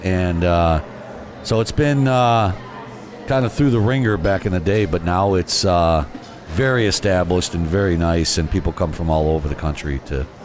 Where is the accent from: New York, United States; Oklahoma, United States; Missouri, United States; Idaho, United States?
New York, United States; Binghamton; I'm originally from Binghamton, New York